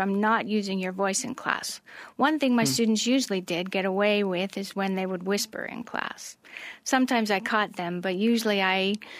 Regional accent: Idaho, United States; I was raised in Idaho with 8 brothers and sisters, and I'm the oldest of 9.

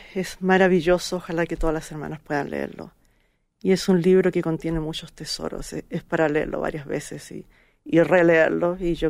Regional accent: Chile; also born or lived in Argentina / Brazil; I'm from Chile. I have lived in Argentina and Brazil

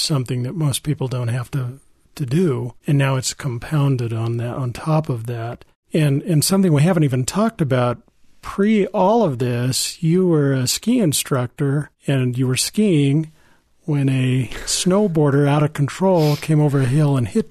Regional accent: Colorado, United States; I'm from Colorado, and that's the first place I ever skied.

